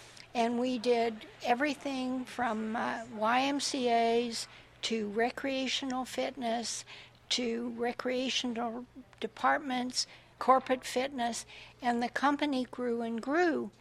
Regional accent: Canada; born there; I started my first company in Ottawa, Canada. I'm a Canadian by birth.

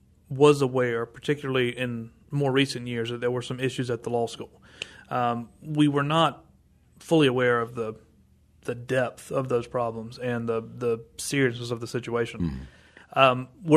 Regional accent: Charlotte, North Carolina, United States; I grew up in Charlotte, mm-hmm. so it made sense to me.

